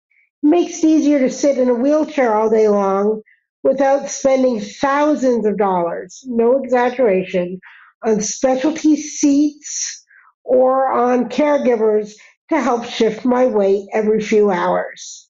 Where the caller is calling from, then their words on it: Massachusetts, United States; I'm calling in from Massachusetts